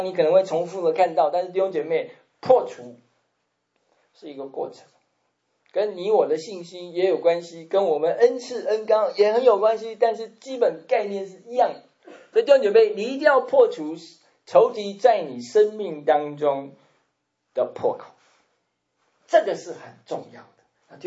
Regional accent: Taiwan; 我们从台湾来的啊，庙很多，偶像很多

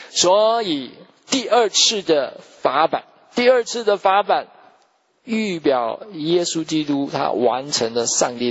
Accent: China; 好像我们那个我们中国人那个什么年糕啊

